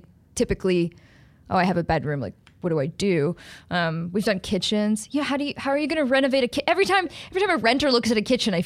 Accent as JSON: {"language": "English", "town": "Long Island", "region": "New York", "country": "United States", "tie": "born or raised there", "said": "Right outside of the city. Both my parents worked in the city, but I grew up in Long Island."}